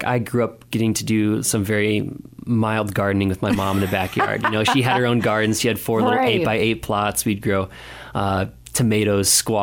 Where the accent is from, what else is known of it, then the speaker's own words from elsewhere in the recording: Iowa, United States; even growing up in Iowa, you look at just the amount of food that's actually produced in the Midwest.